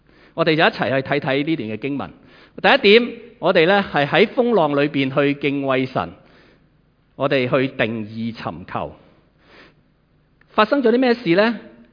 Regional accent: Hong Kong; 我们香港人其实很少经历战乱，很少经历天灾

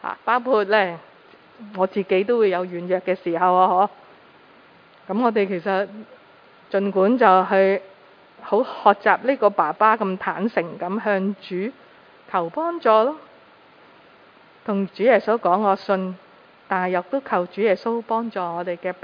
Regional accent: China; 我们是中国人不觉得了

